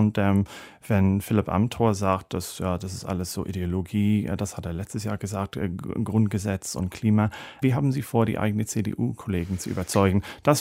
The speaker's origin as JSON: {"language": "German", "country": "Ireland", "second_language": "German", "said": "Also es gab in letzter Woche viel bei uns in Irland, die gesagt haben, ist Boris Johnson der letzte Premierminister der Vereinigten Königreich"}